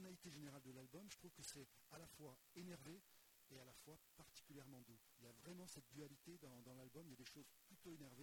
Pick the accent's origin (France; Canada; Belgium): France; Occitanie; enfin moi je suis de l'Ariège, juste à côté.